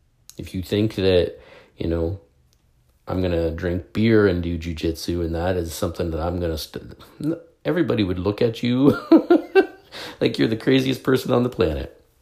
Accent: Canada; You know, I like a beer. I'm a Canadian.

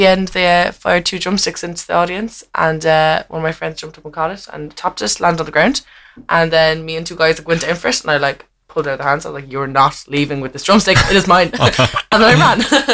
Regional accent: Cork, Munster, Ireland; because, again, I'm from Cork, and I came to UC

